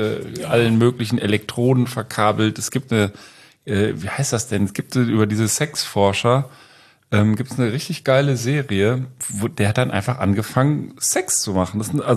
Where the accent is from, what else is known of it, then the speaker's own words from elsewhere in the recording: Berlin, Germany; born there; ein kleines Mitbringsel aus meiner Geburtsstadt Berlin zeigen und geben